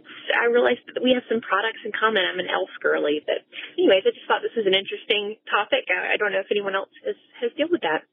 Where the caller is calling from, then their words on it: Georgia, United States; I'm a teacher from Georgia.